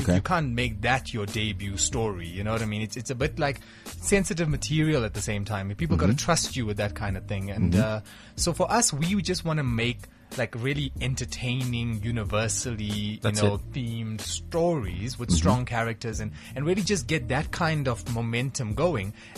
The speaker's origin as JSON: {"language": "English", "country": "South Africa", "said": "No, but if anything, I'm not Indian. I'm South African."}